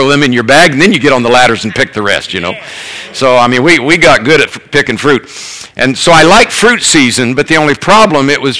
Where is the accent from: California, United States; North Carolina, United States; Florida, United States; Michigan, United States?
Florida, United States; Tampa; Well, when I was 15, my first job, born and raised in Tampa, Florida, and my first job was working in the orange groves.